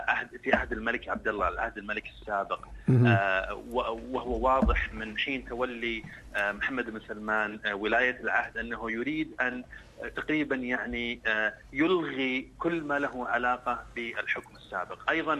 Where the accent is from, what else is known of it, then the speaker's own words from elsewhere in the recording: Saudi Arabia; وانا كشخص سعودي الاصل يعني اعرف انه مثلا هناك قديما كان في شيء اسمه ديوان المراقبه العامه